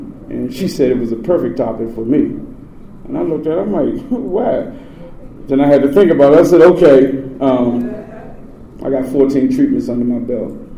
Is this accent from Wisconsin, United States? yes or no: no; Washington, District of Columbia, United States; See, I come from Southeast Washington, D.C., right? And over Southeast, they don't play fair, right?